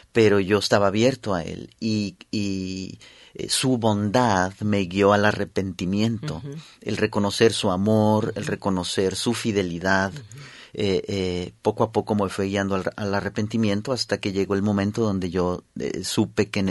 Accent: Mexico; moved away as an adult; now in Houston, United States; soy nacido, criado en México a los 18 años.

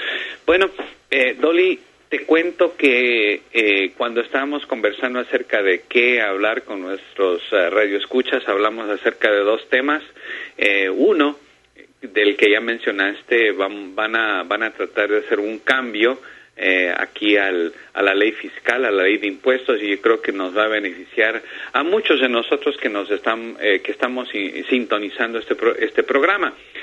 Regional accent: Ecuador; El segundo grupo étnico más grande en toda España somos nosotros los ecuatorianos.

